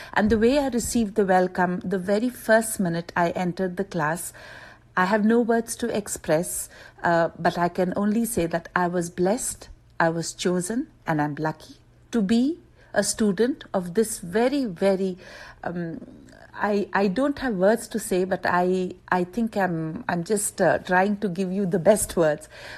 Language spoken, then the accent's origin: English; India; English is a second language; now in Riyadh, Saudi Arabia; I'm an Indian working in Saudi Arabia, Riyadh.